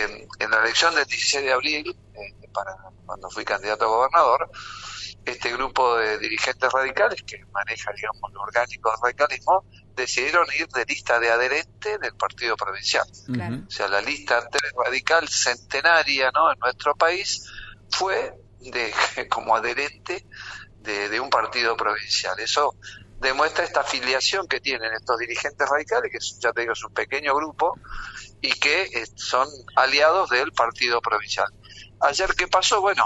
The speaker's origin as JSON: {"language": "Spanish", "country": "Argentina", "said": "Bueno, por supuesto, como todo argentino"}